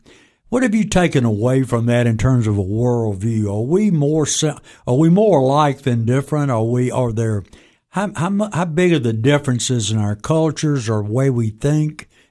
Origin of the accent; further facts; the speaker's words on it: Mississippi, United States; we grew up in Mississippi in little, you know, rural areas and love my home birth state.